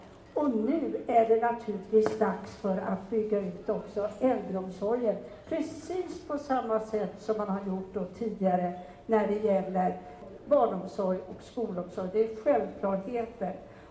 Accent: Tyresö, Stockholm County, Sweden; jag kommer från Tyresö.

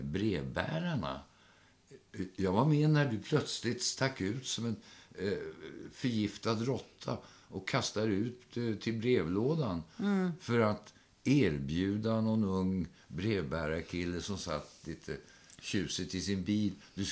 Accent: Norrland, Sweden; Bellis som vi sa hemma i Norrland.

